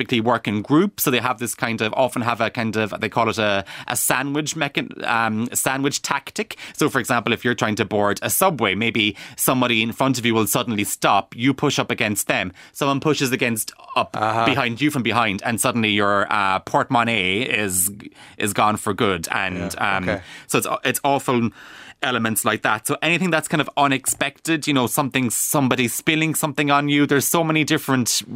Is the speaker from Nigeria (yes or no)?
no; Ireland; as Irish people